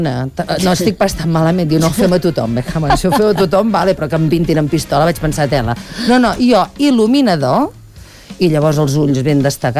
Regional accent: Sant Joan les Fonts, Catalonia, Spain; sempre per tradició, he anat al meu poble, Sant Joan les Fonts, sí.

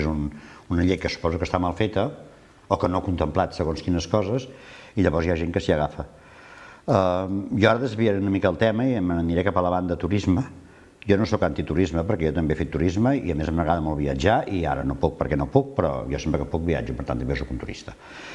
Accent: Barcelona, Catalonia, Spain; born there; si jo he nascut a l'Eixample de Barcelona i vull continuar-hi vivint

